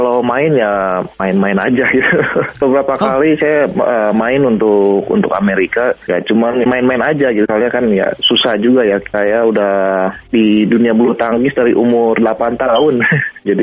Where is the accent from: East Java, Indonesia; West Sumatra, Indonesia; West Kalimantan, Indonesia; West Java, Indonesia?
West Java, Indonesia; Bandung; Karena saya asal dari Bandung, saya juga ya pulang ke Bandung juga.